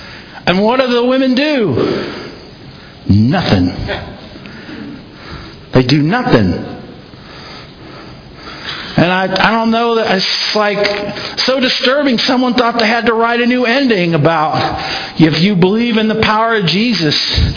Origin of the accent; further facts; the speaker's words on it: West Virginia, United States; I grew up in West Virginia, and we used to go camping. And a couple of the campsites were in the rural part of the state, really rural part of the state.